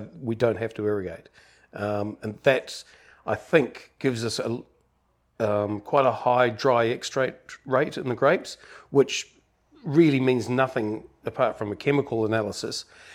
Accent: Hawke's Bay, New Zealand; I'm originally from Hawke's Bay

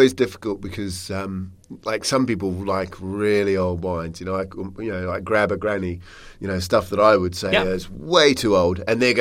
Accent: New Zealand; now in England, United Kingdom; You know, I'm a Kiwi. I live in England, yeah, but I'm a Kiwi.

